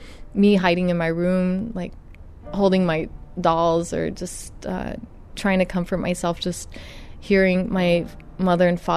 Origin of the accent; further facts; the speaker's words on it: Ontario, California, United States; And I'm from Southern California, a smaller area called Ontario.